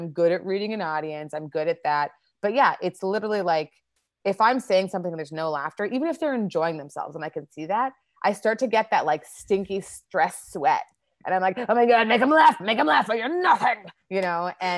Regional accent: Winnipeg, Manitoba, Canada; also born or lived in Toronto; now in Los Angeles, United States; I grew up in Winnipeg in Canada and started my comedy career there and then moved to Toronto and then moved to LA.

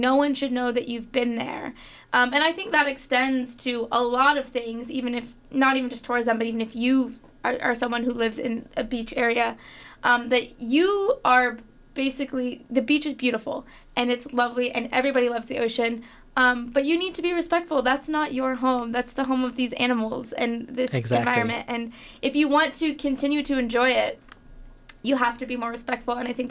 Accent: Florida, United States; So conchs are very important to ecotourism in areas like the Bahamas and even in my home state of Florida.

